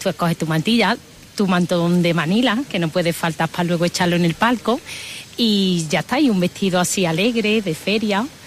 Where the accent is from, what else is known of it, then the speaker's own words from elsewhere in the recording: Antequera, Andalusia, Spain; moved away as an adult; yo no soy de aquí, yo soy de Antequera, llevo 20 años.